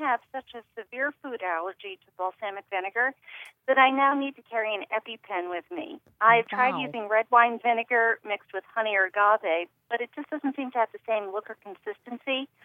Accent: Yarmouth, Maine, United States; I'm from Yarmouth, Maine, which is just north of Portland.

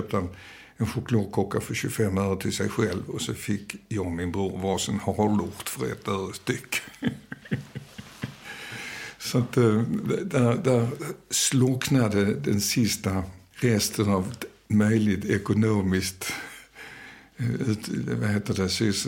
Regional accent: Stockholm, Stockholm County, Sweden; born there; also born or lived in Copenhagen, Denmark; Så att hon, därför är jag född i Stockholm.

